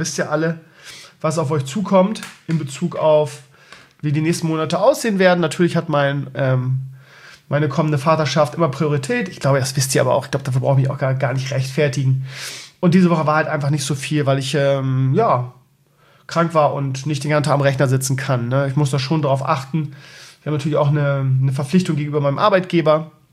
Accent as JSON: {"language": "German", "region": "Bremen", "country": "Germany", "said": "Ich komme aus Tankstedt, Schleswig-Holstein. Nein, eigentlich bin ich Bremer, der in Schießel zu Hause ist."}